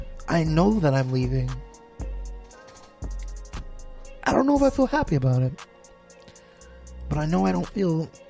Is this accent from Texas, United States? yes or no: no; Hudson, New York, United States; Yeah, I'm a hood kid. Feel me? Like, I'm from Hudson, man.